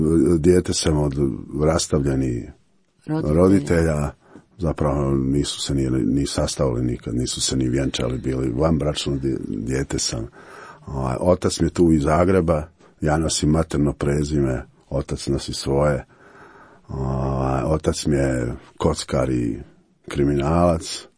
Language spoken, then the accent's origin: Croatian; Šušnjari, Posavina, Bosnia & Herzegovina; also born or lived in Germany; Odrastao sam u Bosanskoj Posavini, u selu jednom Šušnjari i nešto malo u Njemačkoj.